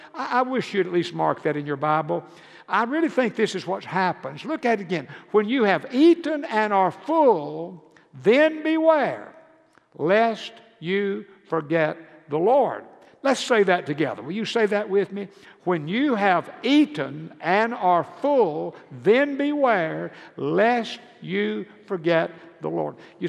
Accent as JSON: {"language": "English", "region": "Georgia", "country": "United States", "tie": "born or raised there", "said": "you know, I was raised in Georgia, it'd be cold in the winter."}